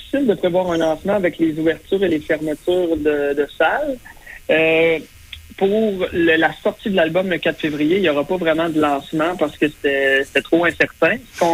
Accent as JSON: {"language": "French", "town": "Trois-Rivières", "region": "Quebec", "country": "Canada", "tie": "born or raised there", "said": "Moi, je suis natif de Trois-Rivières."}